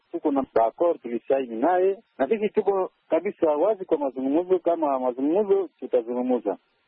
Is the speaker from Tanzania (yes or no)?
no; DR Congo; Sisi ni wakongomani, tunagombania haki yetu ndani ya Kongo, tutafariki ndani ya Kongo bwana.